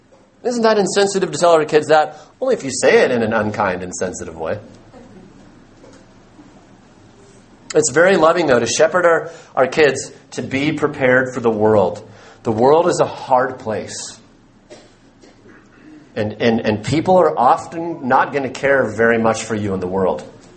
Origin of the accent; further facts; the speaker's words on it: Oregon, United States; And where I grew up in Oregon, it rained like 366 days out of the year.